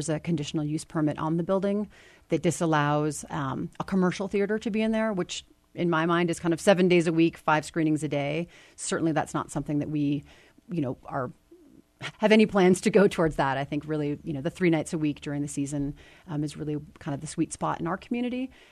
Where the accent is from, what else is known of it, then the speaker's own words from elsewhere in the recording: United States; certainly as an American, there are things that I didn't know about the Arab Spring